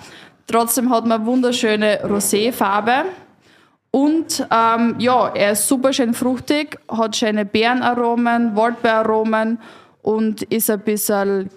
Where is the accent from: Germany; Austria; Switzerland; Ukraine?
Austria; Styria; Also ich komme aus der Weststeiermark.